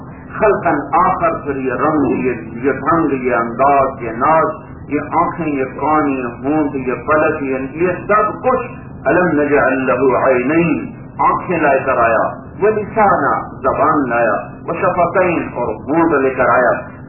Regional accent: Multan, Punjab, Pakistan; born there; میں نے کب کہا تھا میں پاکستان میں ضلع ملتان میں پیدا ہو جاؤں, میں نے کب کہا تھا کہ میں پنجابی گھر میں پیدا ہو جاؤں

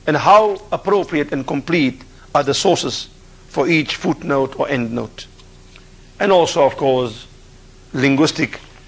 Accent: South Africa; now in Los Angeles, United States; I'm from South Africa formerly and based here in Los Angeles for the past 3.5 years.

